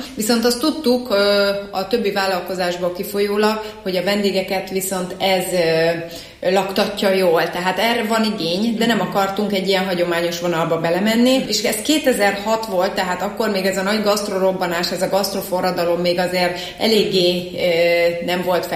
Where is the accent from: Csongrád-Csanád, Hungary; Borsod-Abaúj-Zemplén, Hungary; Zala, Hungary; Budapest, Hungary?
Borsod-Abaúj-Zemplén, Hungary; Miskolc; Törzsgyökeres miskolci vagyok, és szeretem is azt mondani, hogy lokálpatrióta vagyok. Nagyon fontos számomra Miskolc, tényleg avasi gyerekként nőttem fel